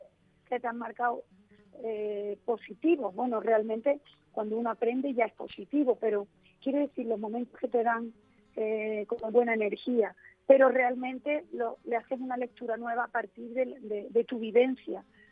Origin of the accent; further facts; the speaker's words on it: Cádiz, Andalusia, Spain; la verdad que somos muchos gaditanos